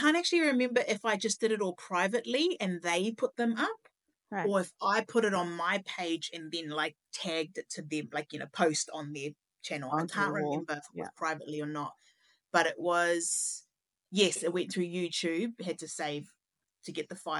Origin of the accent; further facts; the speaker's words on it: Tokomaru, Gisborne, New Zealand; from Tokomaru.